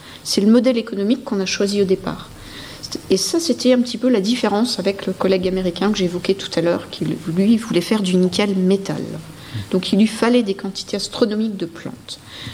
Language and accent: French; France; on arrivait en tant que Français.